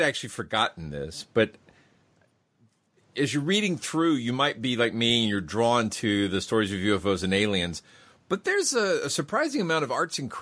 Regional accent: United States; as an American skeptic, though, I was disappointed

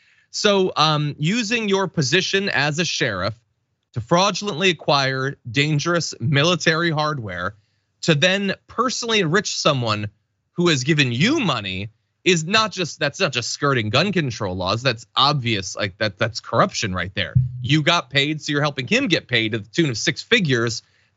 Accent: Bridgeport, Connecticut, United States; I'm from Bridgeport, Connecticut. I have a lot of great memories of going to New York at various points

